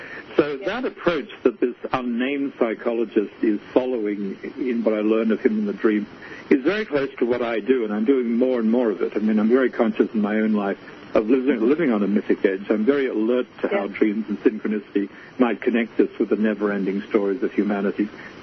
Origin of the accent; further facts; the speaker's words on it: Australia; I'm a product of the British Empire and Commonwealth as an Australian, you know.